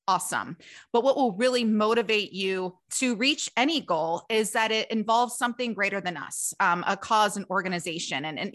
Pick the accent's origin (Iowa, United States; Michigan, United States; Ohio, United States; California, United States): Ohio, United States; Cincinnati; My parents are both Ohio State alums. I grew up in Cincinnati.